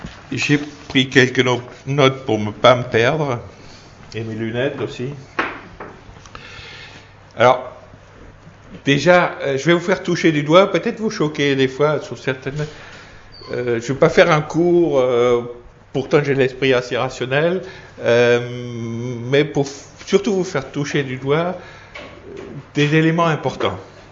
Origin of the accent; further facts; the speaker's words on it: Grand Est, France; accent: mix of German, English and French; je suis alsacien, alors mon accent c'est de l'allemand, de l'anglais et du français mélangé, parce qu'on me demande souvent d'où ça vient.